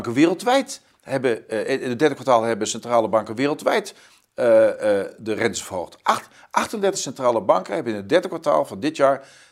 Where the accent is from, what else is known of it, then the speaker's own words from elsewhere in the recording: Netherlands; Maar wij als Nederlanders, ja, wij zitten natuurlijk wel aan de verkeerde kant van de streep, want we zitten tot onze nek in de euro.